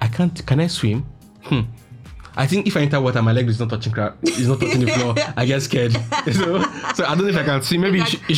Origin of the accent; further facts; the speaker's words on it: Kogi, Nigeria; so I'm from Kogi State, Nigeria.